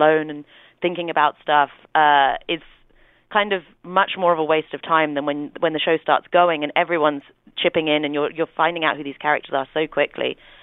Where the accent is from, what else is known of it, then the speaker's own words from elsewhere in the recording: London, United Kingdom; it's on par with what it felt like to be in New York as a Londoner